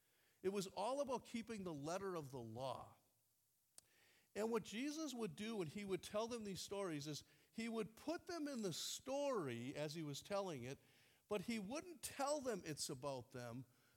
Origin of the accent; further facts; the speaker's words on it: Wisconsin, United States; kind of feels like the church I grew up in Wisconsin.